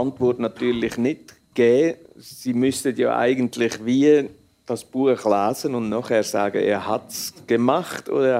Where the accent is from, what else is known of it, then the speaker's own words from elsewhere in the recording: Switzerland; accent: Swiss German; oder ich rede Schweizerdeutsch, das verstehen Sie.